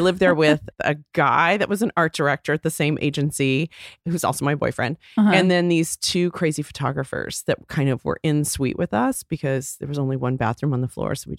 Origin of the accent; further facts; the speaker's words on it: Texas, United States; I won an internship through the LA Times, which, why, I'm from Texas, the LA Times gave me this internship, but they sent me to Chicago.